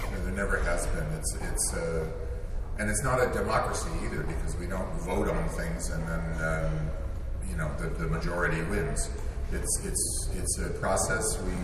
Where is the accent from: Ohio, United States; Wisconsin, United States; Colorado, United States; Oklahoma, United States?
Ohio, United States; Cleveland; my teachers, when I was young, I grew up in Cleveland.